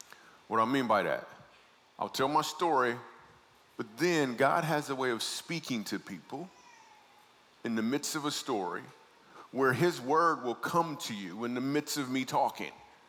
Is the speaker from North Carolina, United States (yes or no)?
no; Michigan, United States; So I grew up in Michigan, and I started doing comedy in Michigan